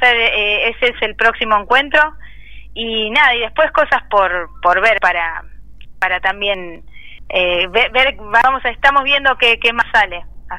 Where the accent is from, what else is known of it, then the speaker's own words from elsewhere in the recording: Buenos Aires, Argentina; porque nosotras somos de Mataderos